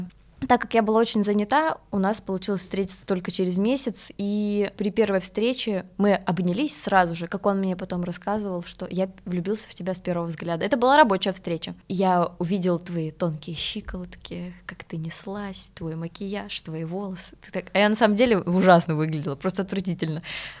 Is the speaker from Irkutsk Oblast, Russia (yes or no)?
yes; Ulkan, Irkutsk Oblast, Russia; Я из Иркутской области, Казачинск-Калинский район, поселок Улькан.